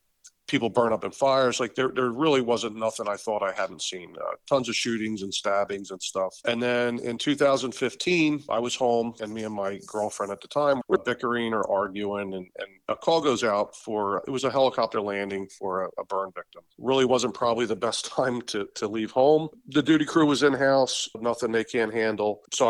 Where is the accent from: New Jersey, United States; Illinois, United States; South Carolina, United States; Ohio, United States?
New Jersey, United States; So yeah, I grew up in New Jersey, same town, lived here forever.